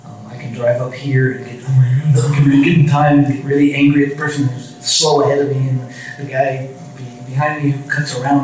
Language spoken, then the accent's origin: English; California, United States; But yeah, hey, we're from California lands, from nuts and fruits, and they know us.